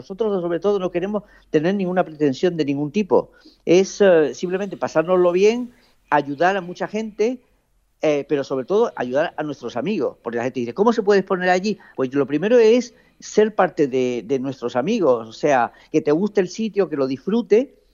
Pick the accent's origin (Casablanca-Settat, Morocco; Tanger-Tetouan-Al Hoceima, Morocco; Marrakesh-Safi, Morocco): Tanger-Tetouan-Al Hoceima, Morocco; Tangier; yo además soy de Tánger, que es justo enfrente de Tarifa, que yo cuando era pequeñito veía las luces de Tarifa.